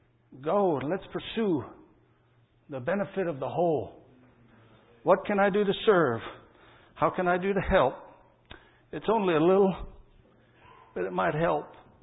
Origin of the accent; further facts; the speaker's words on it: Tennessee, United States; When I was a boy, just east of us where we grew up there in Tennessee